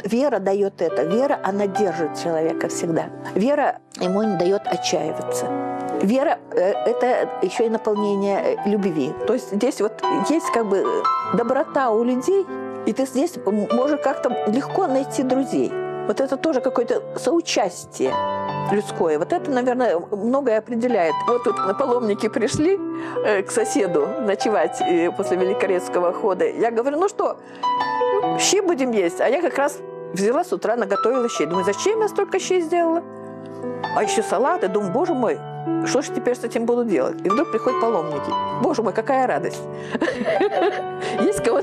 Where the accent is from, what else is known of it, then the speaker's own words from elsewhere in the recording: Manchuria, China; now in Kirov, Russia; Потому что я выросла в Маньчжурии, в русской диаспоре, в эмигрантской.